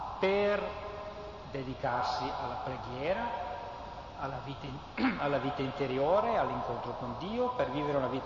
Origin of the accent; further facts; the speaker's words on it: Philadelphia, Pennsylvania, United States; Italian is a second language; Io vengo dagli Stati Uniti, vengo da Philadelphia